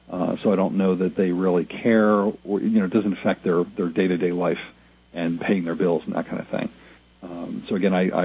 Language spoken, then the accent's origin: English; Philadelphia, Pennsylvania, United States; I was born and raised in Philly